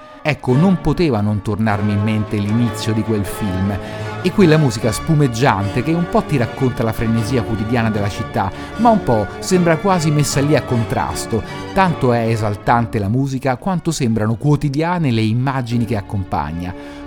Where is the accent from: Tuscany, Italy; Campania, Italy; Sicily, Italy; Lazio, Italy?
Lazio, Italy; Rome; now in Milan, Italy; Ho superato i 40 anni, sono di Roma, vivo a Milano, anzi a Nolo, quel quartiere immaginario che poi è diventato una vera e propria nuova realtà.